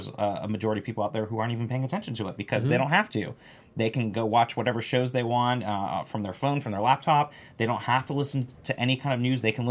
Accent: Florida, United States; you know, I'm from Florida originally, another big swing state.

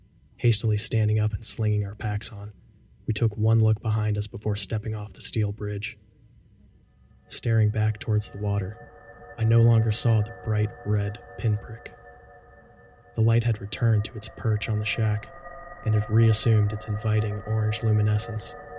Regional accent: Fredericksburg, Virginia, United States; moved away; It was October, and I was visiting Fredericksburg, Virginia, my hometown.

